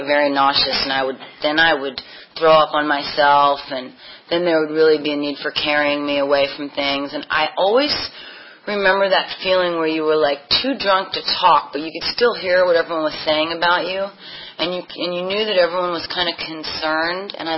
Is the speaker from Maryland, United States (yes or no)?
yes; Kensington, Maryland, United States; I grew up in Maryland in a small town called Kensington, and I was adopted, and my parents are German immigrants